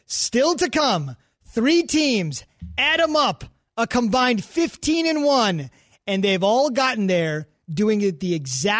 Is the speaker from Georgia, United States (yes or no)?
no; New Jersey, United States; I grew up in New Jersey.